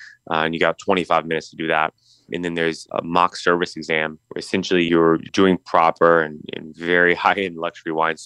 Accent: Washington, District of Columbia, United States; Because obviously, you know, I grew up in Southeast D.C. and I went to Anacostia Senior High School.

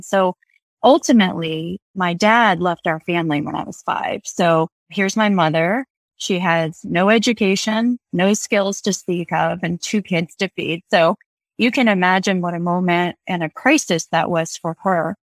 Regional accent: Virginia, United States; I was raised in Southeastern Virginia and I had the advantage of just an incredible mom

